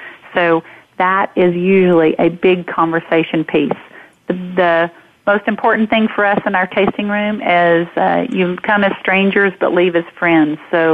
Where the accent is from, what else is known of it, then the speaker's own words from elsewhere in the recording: Southern United States, United States; I grew up in the Southern Baptist Bible Belt, so that was not really something that you do.